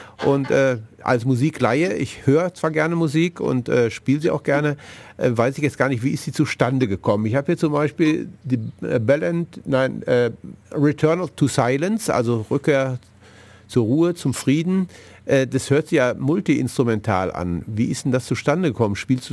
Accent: Northern Germany, Germany; Aber ich habe natürlich als Norddeutscher noch mehr Schwierigkeiten als der Schwabe vielleicht, der ein bisschen von der Mundart her näher dran ist.

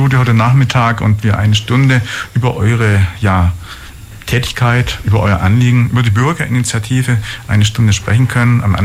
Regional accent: Ulm, Baden-Württemberg, Germany; ich selber bin auch aufgewachsen im Safranberg und da ist nicht weit auch die Bahnstrecke dann von Ulm nach Stuttgart.

